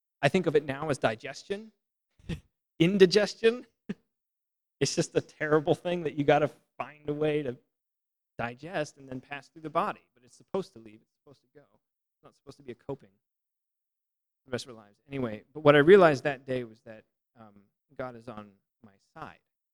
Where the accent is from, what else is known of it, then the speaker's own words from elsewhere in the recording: United States; you know, I grew up as an American.